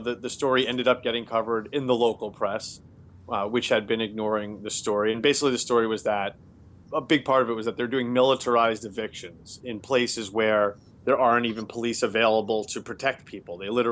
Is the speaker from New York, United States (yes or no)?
yes; Queens, New York, United States; now in Boston, United States; especially I'm from Queens and I've lived in Boston for, you know, 14 years.